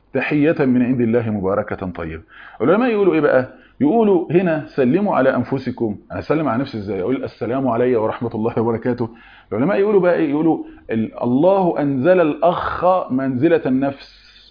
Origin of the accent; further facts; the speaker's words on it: Egypt; احنا كمصريين